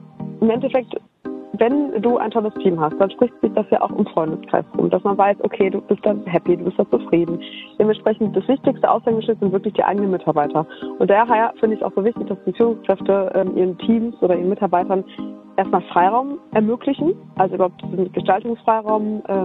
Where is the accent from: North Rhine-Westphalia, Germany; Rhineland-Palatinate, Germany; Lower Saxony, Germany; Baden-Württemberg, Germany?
North Rhine-Westphalia, Germany; Düsseldorf; Düsseldorf, au, meine Heimat.